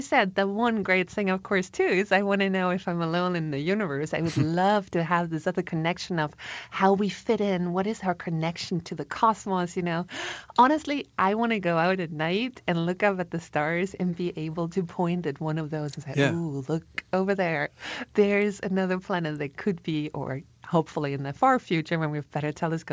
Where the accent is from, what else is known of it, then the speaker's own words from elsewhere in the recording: Kuchl, Salzburg, Austria; English is a second language; so I'm from Austria, a tiny country.